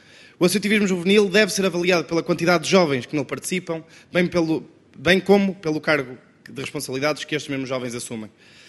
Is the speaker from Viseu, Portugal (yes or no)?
yes; Lamego, Viseu, Portugal; eu sou de Lamego, sou do interior do país